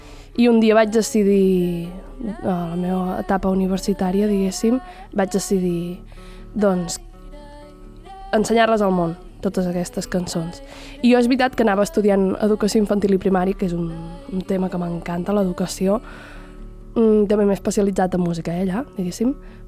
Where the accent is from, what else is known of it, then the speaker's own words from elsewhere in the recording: Prats de Lluçanès, Catalonia, Spain; Jo vaig entrar a viure en una casa nova, al meu poble, Prats de Lluçanès, i amb una amiga, vam començar a viure juntes i per mi era una tornada al poble perquè jo venia d'estudiar a Lleida